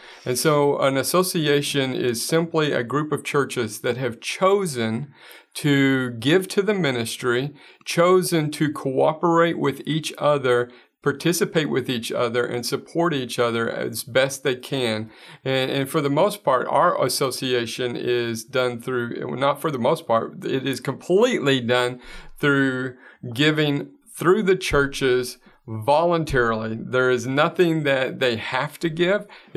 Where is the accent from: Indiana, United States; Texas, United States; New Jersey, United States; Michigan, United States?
Texas, United States; So I was born in Texas. I grew up in a very small town in the panhandle of Texas.